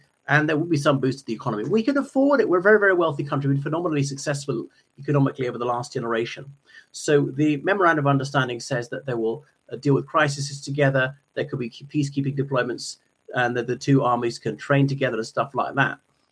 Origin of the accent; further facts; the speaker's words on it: Cork, Munster, Ireland; So I'm from the British Isles, particularly Cork.